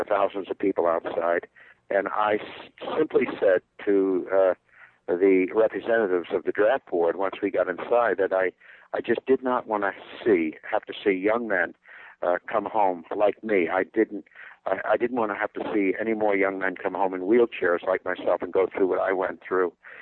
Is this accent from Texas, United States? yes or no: no; Ladysmith, Wisconsin, United States; born there; I was born on July 4th, 1946 in Ladysmith, Wisconsin.